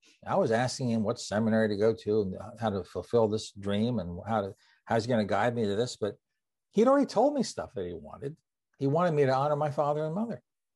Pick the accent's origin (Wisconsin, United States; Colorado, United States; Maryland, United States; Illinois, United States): Maryland, United States; Annapolis; I grew up in Annapolis, just on Weems Creek as a teenager.